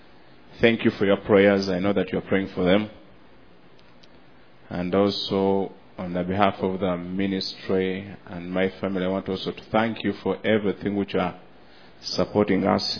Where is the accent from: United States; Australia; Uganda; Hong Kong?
Uganda; from Uganda.